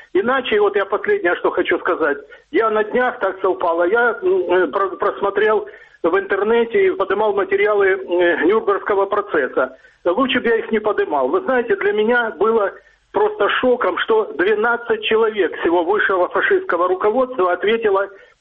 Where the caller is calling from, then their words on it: Dnipro, Dnipropetrovsk Oblast, Ukraine; я звоню из города Днепр.